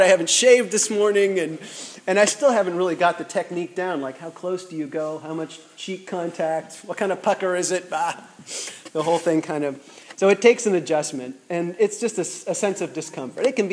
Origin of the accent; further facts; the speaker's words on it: East Coast, United States; I'm a WASP from the East Coast, and we definitely have this sense of personal space